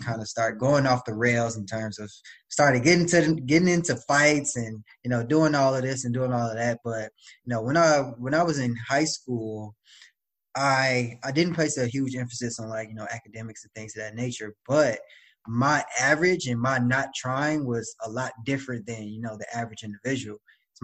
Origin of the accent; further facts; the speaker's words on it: Illinois, United States; also born or lived in Harvey, Illinois; So I grew up, well, I was born in Harvey, Illinois, spent most of my adolescence in the south suburbs of Chicago, low-income background.